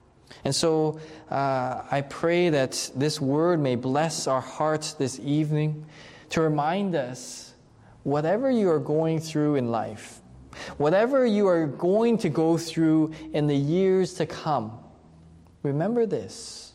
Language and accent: English; Canada; So if I drive down to the U.S. border and I cross it and I go into the States, as a Canadian citizen, I am an alien to them. It's a reminder to me that my home is back in Canada.